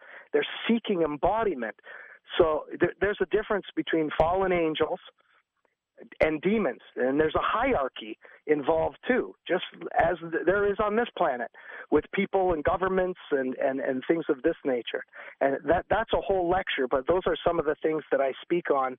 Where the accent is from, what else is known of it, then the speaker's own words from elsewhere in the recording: French Canada, Canada; You know, I'm from French Canada, so...